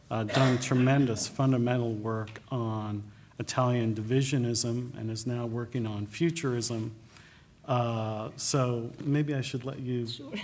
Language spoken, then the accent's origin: English; Canada; now in United States; although I'm living in the United States, I'm Canadian